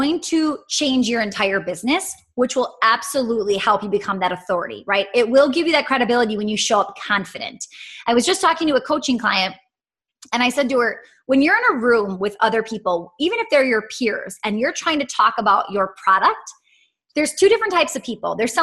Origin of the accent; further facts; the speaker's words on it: Midwest, United States; I'm from the Midwest. I'm very conservative.